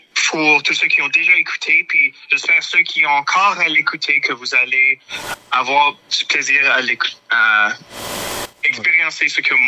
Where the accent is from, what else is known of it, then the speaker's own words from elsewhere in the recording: Plamondon, Alberta, Canada; first language French; je suis né et c'est avec le français comme étant ma langue maternelle et vivant dans du village de Plamondon durant ma croissance. J'ai été entouré de français toute ma vie.